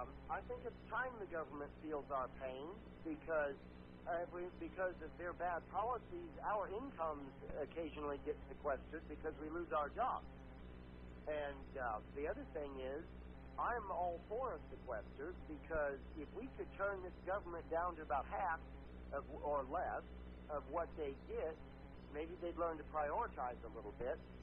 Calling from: Salem, United States; from Salem.

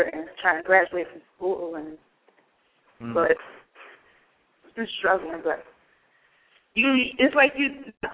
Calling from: Philadelphia, Pennsylvania, United States; from Philadelphia.

